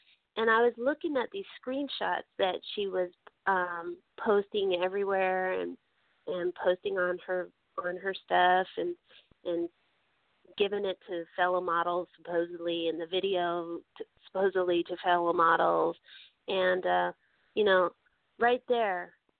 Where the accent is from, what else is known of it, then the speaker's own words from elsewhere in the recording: California, United States; You know, you may gag me with a pitchfork, but I came from California.